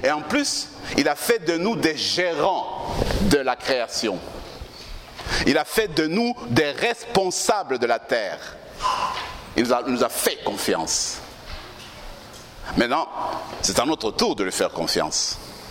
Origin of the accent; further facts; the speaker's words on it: Lubumbashi, Haut-Katanga, DR Congo; nous étions trois à être ordonnés dans ma ville natale, Lubumbashi.